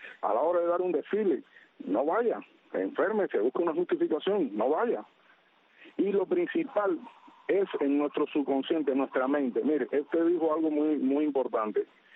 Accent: Cuba; todos somos cubanos, sin importar religión ni nada por el estilo, todos somos cubanos.

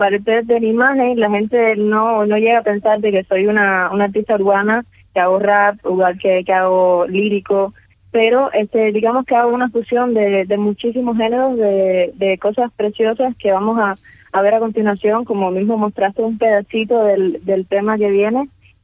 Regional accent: Cuba; ya que soy cubana

